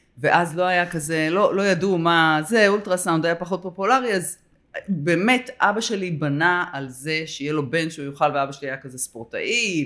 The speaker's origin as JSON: {"language": "Hebrew", "town": "Sde Hemed", "region": "Central District", "country": "Israel", "tie": "born or raised there", "also_born_or_lived": "Holon / Tel Aviv", "said": "זאת אומרת, נולדתי בחולון, אחר כך עברנו לתל אביב לתקופה קצרה, ואז ממש מגיל 8 במושב שדה חמד"}